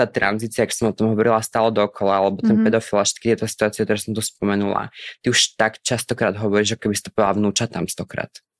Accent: Spiš, Slovakia; Ja som zo Spiskej.

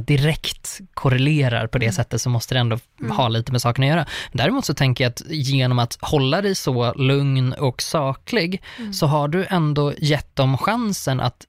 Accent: Uppsala, Uppsala County, Sweden; Jag är från Uppsala.

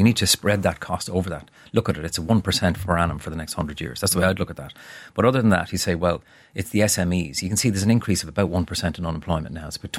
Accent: Leinster, Ireland; You know, I'm from County Wexford, which is a holiday county.

